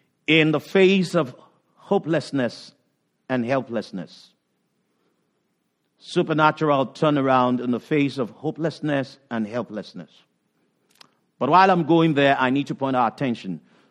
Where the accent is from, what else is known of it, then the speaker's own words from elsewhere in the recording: Nigeria; also born or lived in Ghana; In my little life growing up in Nigeria, and then also in Ghana and some part